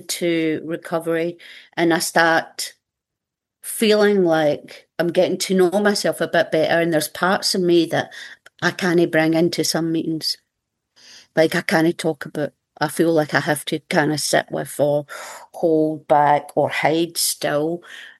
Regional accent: Scotland, United Kingdom; now in Melbourne, Australia; I got to be known as the Scottish woman who did the angry shares

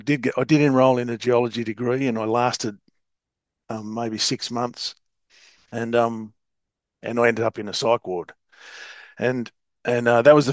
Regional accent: Tasmania, Australia; now in Melbourne, Australia; And I grew up in Tasmania, and I moved to Melbourne to go specifically to NA.

